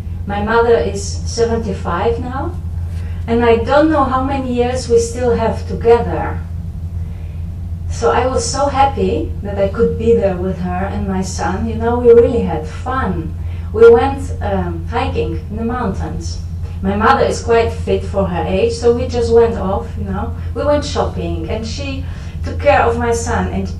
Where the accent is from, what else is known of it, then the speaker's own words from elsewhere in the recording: Poland; English is a second language; now in Netherlands; I'm Polish, as you may hear. From my accent and from my name, and I live for 16 years in the Netherlands by now, quite a long time.